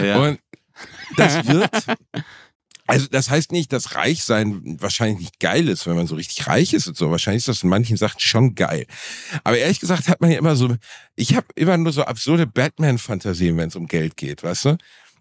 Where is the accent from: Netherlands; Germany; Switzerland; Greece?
Germany; Dortmund, North Rhine-Westphalia; das Soundgarden zum Beispiel war so ein Laden meiner Jugend in Dortmund